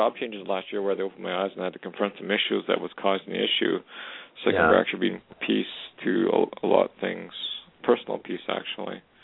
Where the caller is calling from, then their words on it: Canada; calling from Canada.